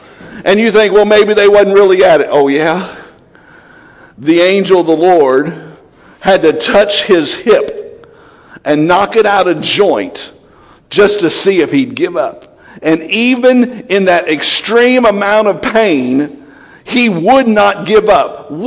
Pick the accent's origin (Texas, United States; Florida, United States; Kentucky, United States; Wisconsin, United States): Kentucky, United States; I usually say wrestle, but it's wrestle, I think. I'm from Kentucky, forgive me.